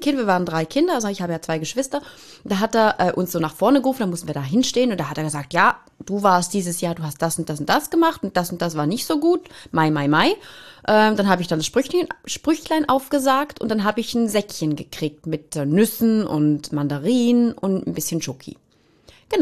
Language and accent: German; Eastern Switzerland, Switzerland; Und das geht bei uns in der Ostschweiz, das geht einfach nicht, nein.